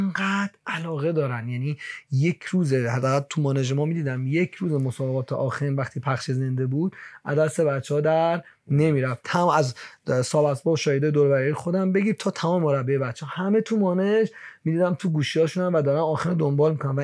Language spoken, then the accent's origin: Persian; Iran; ما به عنوان یک ایرانی خودمون رو ثابت کنیم